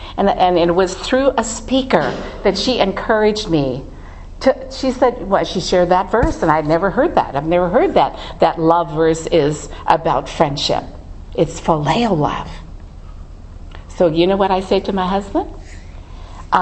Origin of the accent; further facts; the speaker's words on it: Hawaii, United States; And I grew up in Hawaii, and I love goat.